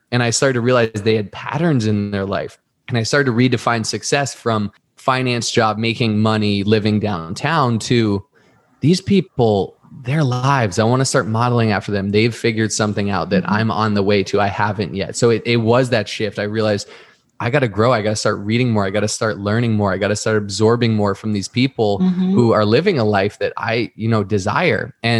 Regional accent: Boston, Massachusetts, United States; now in California, United States; I grew up in Boston, moved to Boston with me for a year.

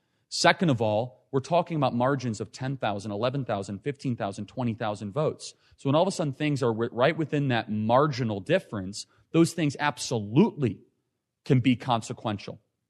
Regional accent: Chicago, Illinois, United States; So I grew up in Chicago, as I mentioned. Went to Wheeling High School. It was a public high school.

